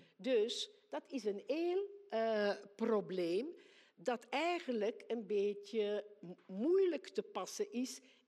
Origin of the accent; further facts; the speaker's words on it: Belgium; now in Tricht, Netherlands; Ik woon al 40 jaar in Tricht. En zoals je hoort ben ik van Belgische afkomst.